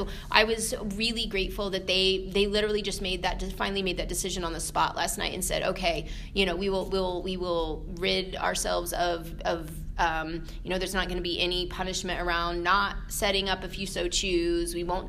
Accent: Indiana, United States; I grew up here in Indiana, and I grew up in an all-white farming community.

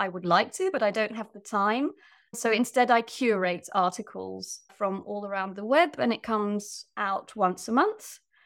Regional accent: Tilburg, North Brabant, Netherlands; I grew up in the Netherlands, but with an English or a British mother, as you can hear from my accent probably. And I kind of grew up in an underprivileged neighborhood in Tilburg, which is in the south.

